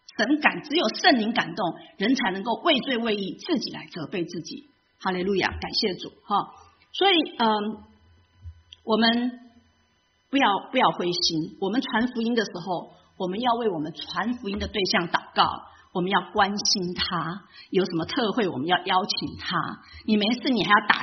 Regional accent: Taiwan; 因为我们台湾人本来就是基督教不是我们的最主要的信仰

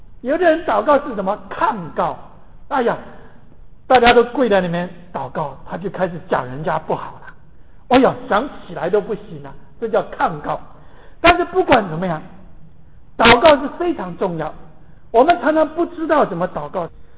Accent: China; 我们中国人说民以食为天呐

